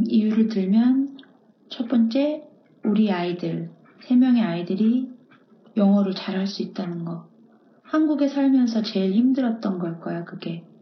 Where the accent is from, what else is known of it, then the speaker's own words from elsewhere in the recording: South Korea; now in United States; 물론 내가 한국 사람이니까 미국에 와서 의사소통이 어려운 게 제일 큰 문제고